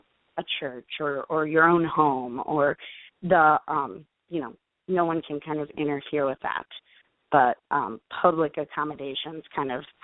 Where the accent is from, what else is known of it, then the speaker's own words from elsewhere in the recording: East Coast, United States; I'm from the East Coast, and so living in the Midwest, this is sometimes really hard for people.